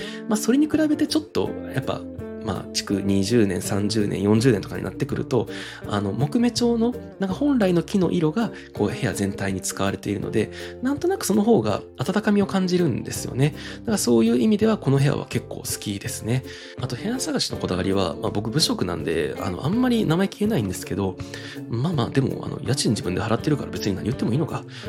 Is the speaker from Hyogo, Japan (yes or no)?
yes; Kobe, Hyogo, Japan; also born or lived in Christchurch, New Zealand / Houston, United States; now in Tokyo, Japan; 私が現在住んでいる東京都、私の出身地である兵庫県神戸市、私のもう一つのふるさとであるニュージーランドクライストチャーチ、そして私が2年間仕事で駐在していたアメリカテキサス州ヒューストン